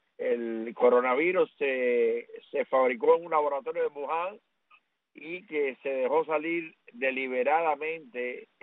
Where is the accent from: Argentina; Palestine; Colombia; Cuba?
Cuba; now in Indiana, United States; mi pueblo cubano y a ustedes también, hermano.